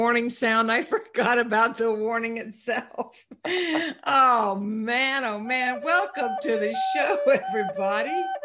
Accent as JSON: {"language": "English", "region": "the South", "country": "United States", "accent": "Southern", "said": "Of course, I could talk with my Southern accent and they might think I just am silly."}